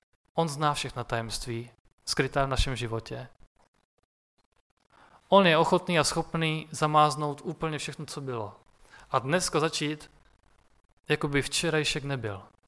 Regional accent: Štramberk, Moravian-Silesian Region, Czechia; jako když jsem byl ještě menší, vyrůstal jsem na Štramberku

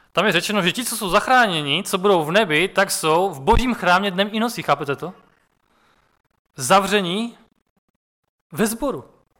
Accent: Štramberk, Moravian-Silesian Region, Czechia; jako když jsem byl ještě menší, vyrůstal jsem na Štramberku

